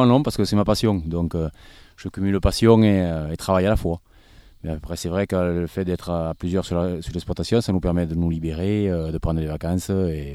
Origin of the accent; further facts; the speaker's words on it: Garravet, Occitanie, France; born there; Oui, mais je suis né à Garavet, à Lombès plus exactement.